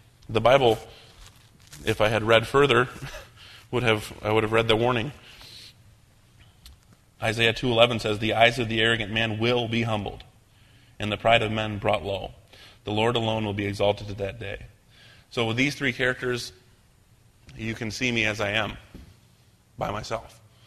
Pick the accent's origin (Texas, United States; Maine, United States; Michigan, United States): Michigan, United States; like a boy growing up in West Michigan, his hand is there guiding every little detail